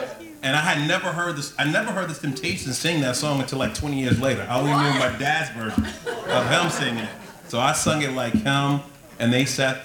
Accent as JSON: {"language": "English", "town": "New York City", "region": "New York", "country": "United States", "tie": "born or raised there", "accent": "Brooklyn", "said": "Yeah, mine is probably a Brooklyn accent. And the thing is, I mean, I'm from New York. I grew up in Harlem and Brooklyn."}